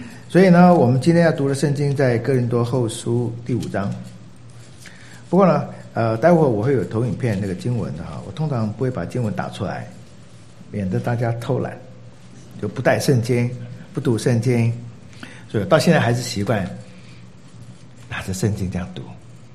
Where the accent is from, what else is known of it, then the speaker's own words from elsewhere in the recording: Taiwan; 我们台湾人的意思不好说显然有秘密